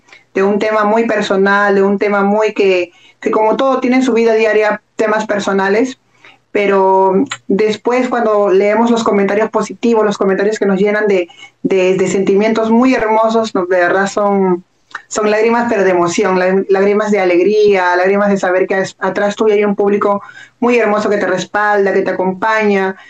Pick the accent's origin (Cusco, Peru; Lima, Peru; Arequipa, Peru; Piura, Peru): Lima, Peru; Huacho; yo soy natural de la Caleta de Cariquín, del norte de Chico de Huacho.